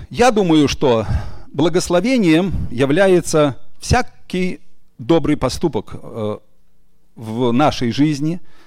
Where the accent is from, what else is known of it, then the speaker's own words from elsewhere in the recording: Visaginas, Utena County, Lithuania; Я говорю, из Висагинаса.